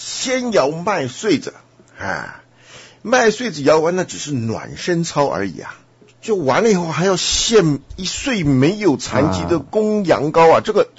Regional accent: Taiwan; 我们从台湾来，想当年大家都要去服兵役

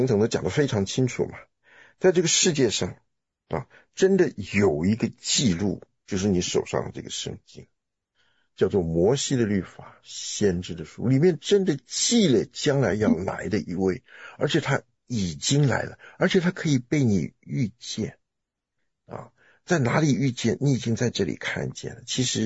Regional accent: China; 是我们从中国来从来没想过这种事情。

